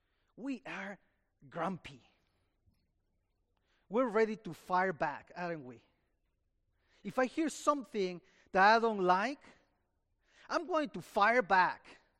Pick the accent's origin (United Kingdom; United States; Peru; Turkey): Peru; moved away; I came from Peru 23 years ago, and so I know what it means to be a sojourner in a different country, right?